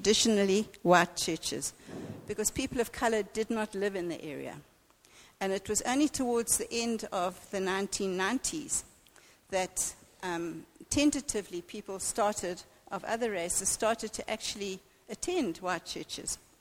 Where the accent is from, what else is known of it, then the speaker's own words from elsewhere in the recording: Cape Town, Western Cape, South Africa; growing up in Cape Town in the 50s and 60s